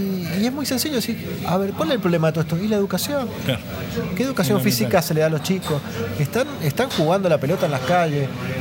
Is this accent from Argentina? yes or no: yes; Argentina; como argentinos